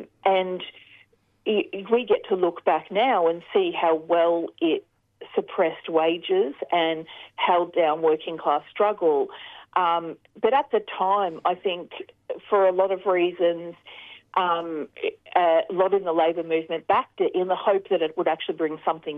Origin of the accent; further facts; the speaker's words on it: Werribee, Victoria, Australia; For me, I grew up in Werribee in the outer suburbs of Melbourne, as people would know, and my dad worked in the oil refinery at Altona.